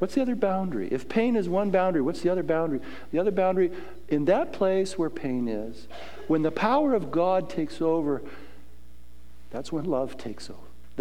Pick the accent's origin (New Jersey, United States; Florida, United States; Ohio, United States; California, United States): California, United States; San Diego; I grew up in San Diego.